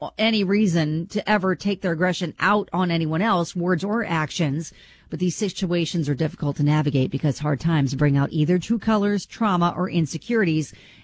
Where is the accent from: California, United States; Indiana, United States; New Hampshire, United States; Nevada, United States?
Indiana, United States; So now, if you're asked what's your birthplace and, you know, Northern Indiana